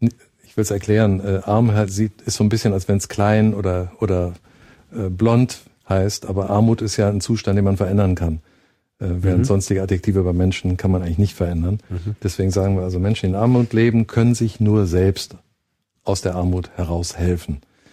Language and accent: German; Germany; also born or lived in Cape Town; Ich bin in Deutschland groß geworden, habe studiert hier